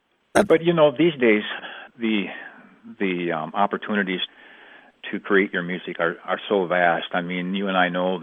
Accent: Minnesota, United States; I grew up in Southwest Minnesota, remember. So I'm probably one of the few native kids that knows how to play a bunch of polkas, you know.

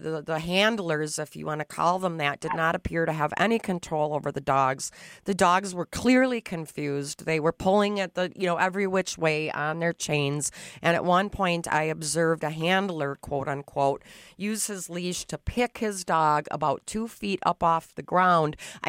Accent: Duluth, Minnesota, United States; Duluth, Minnesota.

